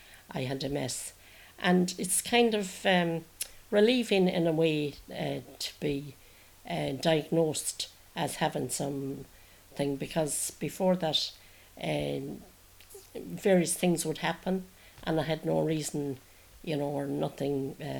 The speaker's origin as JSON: {"language": "English", "town": "Carrick-on-Shannon", "region": "Connacht", "country": "Ireland", "tie": "born or raised there", "said": "Well, life in Carrick and Shannon, it was very different from life at the minute now."}